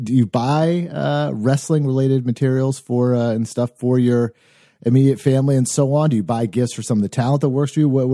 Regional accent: Maine, United States; So I grew up in Maine, Western Maine, around the Oxford Hills area.

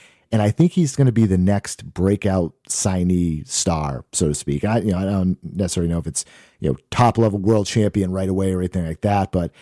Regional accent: Maine, United States; Yeah, I'm in New Hampshire now, but yeah, I grew up in Maine

